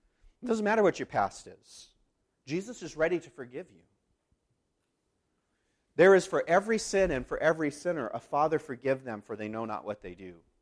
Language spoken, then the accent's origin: English; Arizona, United States; I'm from Arizona.